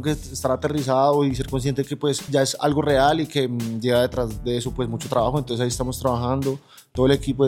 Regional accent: Bogotá, Colombia; soy de acá de Bogotá, yo crecí en Suba, ahorita vivo en Kennedy.

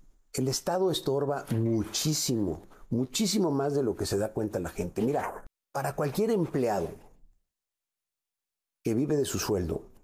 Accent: Mexico; Nosotros como mexicanos pues también no nos ponemos las pilas, ¿verdad?

